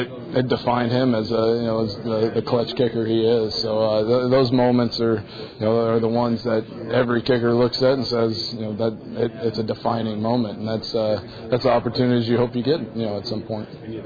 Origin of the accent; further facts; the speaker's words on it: Lubbock, Texas, United States; Oh, I'm Texas, man. I grew up there. I was born in Lubbock, Texas. So my family's that's where all my family's from. So that's my home state, and that's where I claim I'm from.